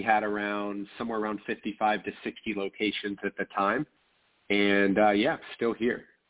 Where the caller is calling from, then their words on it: Orlando, Florida, United States; I am. I'm calling in from Orlando, Florida.